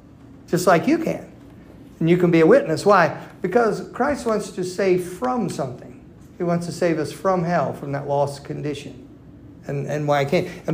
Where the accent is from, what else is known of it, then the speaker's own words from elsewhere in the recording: Ohio, United States; born there; I was born. Miami Valley Hospital, they know how. I was born on September 14th of 1964.